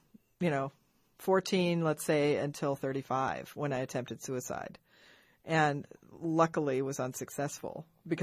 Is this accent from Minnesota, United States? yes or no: yes; Minneapolis, Minnesota, United States; I grew up in Minneapolis, Minnesota in a wonderful family